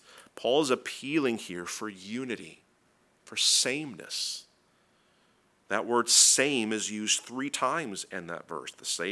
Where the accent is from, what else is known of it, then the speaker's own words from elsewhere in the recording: Seattle, Washington, United States; now in New England, United States; If you know me for a while, you know I'm not from here. I'm from Seattle. I'm a Seattle Seahawks fan.